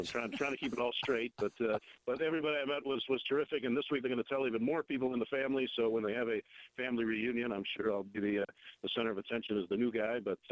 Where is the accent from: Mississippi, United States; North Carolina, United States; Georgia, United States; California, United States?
California, United States; Los Angeles; you guys know I grew up in Los Angeles